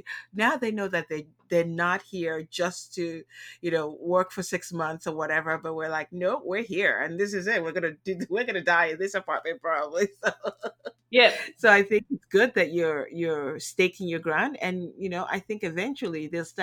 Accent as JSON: {"language": "English", "country": "United States", "said": "And because being American, I just say hello to everybody"}